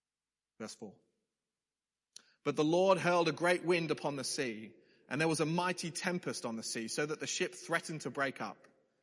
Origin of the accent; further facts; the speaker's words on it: Australia; if growing up on Australian beaches is anything to go by, English people seem to be fairly scared of the sea.